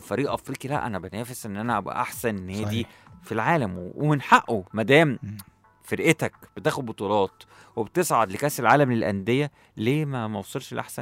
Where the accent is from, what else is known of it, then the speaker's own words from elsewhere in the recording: Cairo, Cairo Governorate, Egypt; لو الماتش كان عندنا في القاهره كان ممكن يوصل ل 15000 جنيه